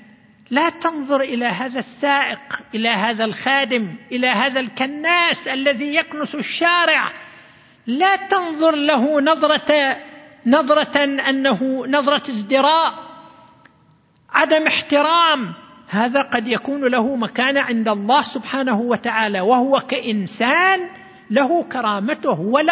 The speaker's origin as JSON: {"language": "Arabic", "country": "Saudi Arabia", "said": "ففي بلادنا السعودية أكثر من 13 مليون أجنبي"}